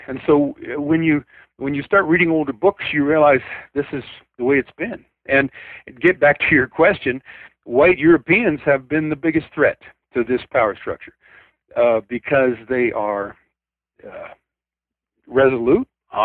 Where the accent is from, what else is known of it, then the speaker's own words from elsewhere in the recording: United States; And, you know, I'm pretty proud of that now, although since I grew up in America, it took me, you know, about 30 years to realize that it was, you know, something, you know, unique and to be proud